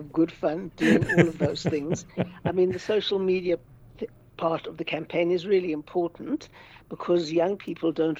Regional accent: Cape Town, Western Cape, South Africa; now in Johannesburg, South Africa; because I come from Cape Town, where we don't have

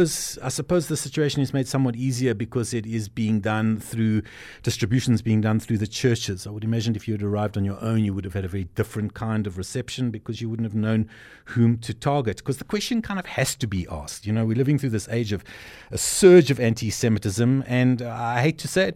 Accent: Cape Town, Western Cape, South Africa; It's funny, you're taking me back to my youth growing up in Cape Town.

